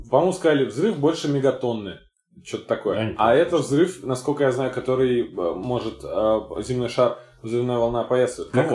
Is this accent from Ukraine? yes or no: no; Nizhny Novgorod Oblast, Russia; я сам из Ветлужского района.